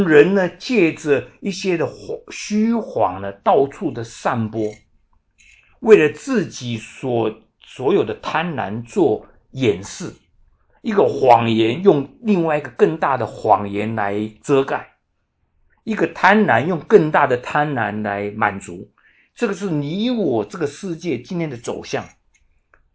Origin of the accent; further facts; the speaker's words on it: Taiwan; now in United States; 像我从台湾来，当然我会顾念一些台湾，可是台湾也有一些枷锁。可是我既然来到了美国